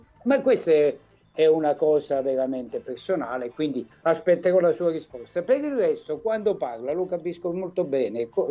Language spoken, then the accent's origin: Italian; Salerno, Campania, Italy; io sono di Salerno